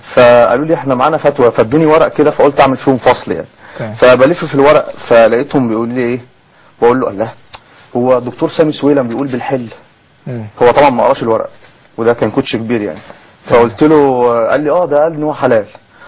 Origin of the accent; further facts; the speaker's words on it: Kafr El Sheikh Governorate, Egypt; كان برضو للاسف منطقه في مركز عندنا في كفر الشيخ